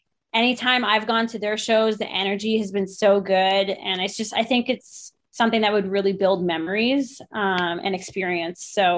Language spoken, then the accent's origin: English; Ottawa, Ontario, Canada; Well, I'm originally from Ottawa.